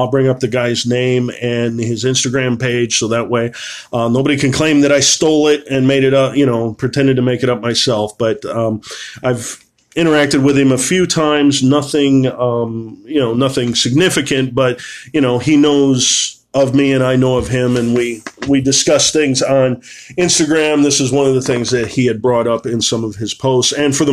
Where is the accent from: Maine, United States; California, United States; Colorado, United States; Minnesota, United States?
California, United States; San Diego; But I grew up in San Diego, California, so it's a Navy town.